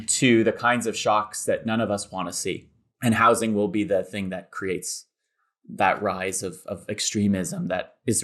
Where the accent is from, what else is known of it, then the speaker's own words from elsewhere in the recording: Toronto, Ontario, Canada; where I was raised in around Toronto.